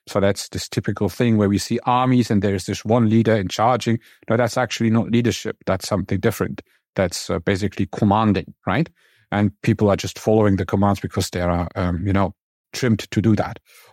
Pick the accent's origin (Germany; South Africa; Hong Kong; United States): Germany; English is a second language; So I'm coming from Germany, and that's a very traditional country.